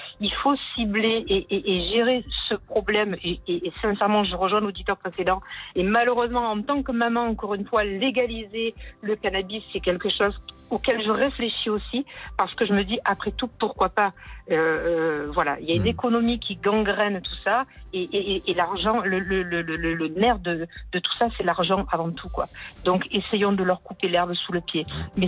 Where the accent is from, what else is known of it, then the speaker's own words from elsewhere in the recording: Marseille, Provence-Alpes-Côte d'Azur, France; Je suis marseillaise depuis toujours, marseillaise de cœur. J'adore ma ville